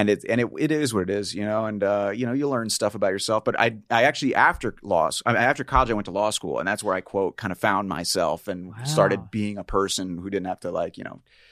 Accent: Tampa, Florida, United States; Okay, so I grew up in Tampa, Florida.

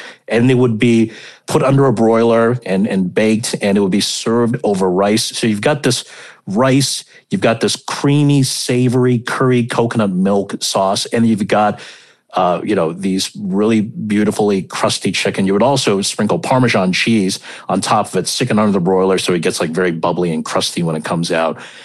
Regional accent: Hong Kong; the food that I grew up eating in Hong Kong

